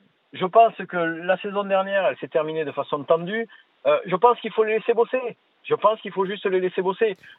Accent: Carcassonne, Occitanie, France; je suis carcassonné comme Christophe.

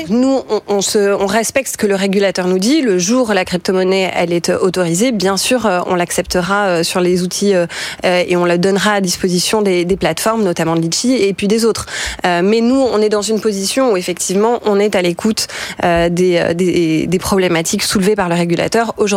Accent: France; je crois qu'en tant que Français, on est inquiet et on s'interroge pour notre pays.

